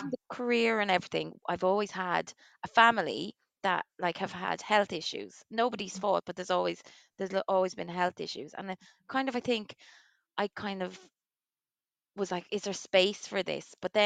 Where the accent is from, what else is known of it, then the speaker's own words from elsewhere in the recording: Waterford, Munster, Ireland; now in Leixlip, Ireland; I'm from Waterford. I am obviously a twin mum. I only have twins. I had my twins when I was 41. I'm currently, I live in Leixlip.